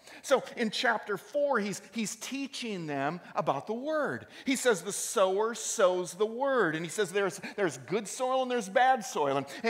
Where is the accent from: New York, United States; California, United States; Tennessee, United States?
California, United States; Now, I'm from the Bay Area, and from my understanding is it's similar to the Portland area.